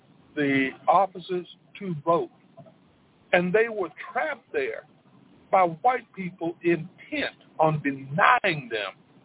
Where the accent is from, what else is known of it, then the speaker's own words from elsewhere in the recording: Spartanburg, South Carolina, United States; But yet and still, in my hometown of Spartanburg, South Carolina, at one time we had the unit that has fought longer than any other unit.